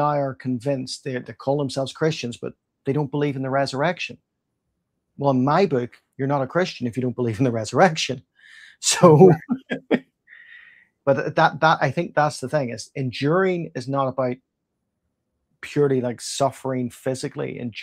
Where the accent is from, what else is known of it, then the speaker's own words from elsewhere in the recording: Northern Ireland, United Kingdom; I'm from Northern Ireland, right? Everybody was divided in terms of religion. You were either Protestant or you were Catholic.